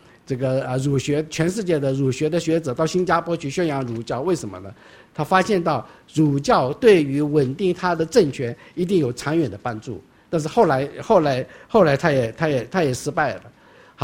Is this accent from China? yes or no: no; Taiwan; 说老实话，我们台湾人不是为中国人生存的，我们是为自己生存